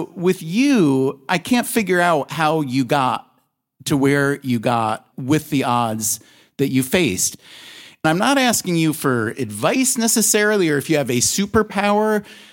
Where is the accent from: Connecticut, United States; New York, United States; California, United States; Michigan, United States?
New York, United States; because I come from New York